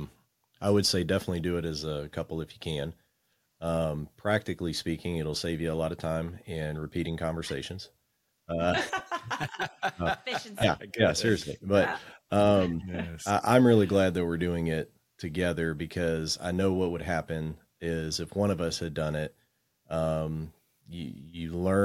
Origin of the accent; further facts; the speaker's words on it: Texas, United States; Like we're from Texas and Oregon's a beautiful state.